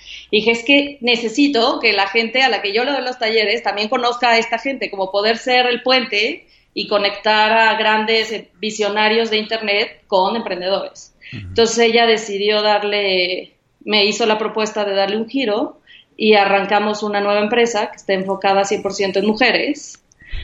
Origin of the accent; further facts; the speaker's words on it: Mexico City, Mexico; born there; Soy tabasqueña de corazón, digo de corazón porque no nací ahí, nací en el DF, pero siempre me he sentido tabasqueña.